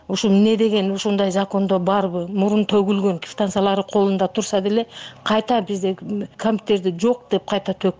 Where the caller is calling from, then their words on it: Toktogul, Jalal-Abad Region, Kyrgyzstan; мен өзү Токтогулдан болом, өзүм пенсионер